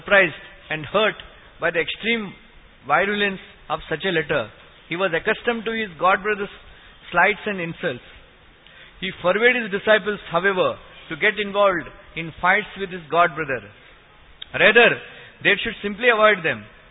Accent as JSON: {"language": "English", "town": "Visakhapatnam", "region": "Andhra Pradesh", "country": "India", "said": "because I am from Vishakhapatnam."}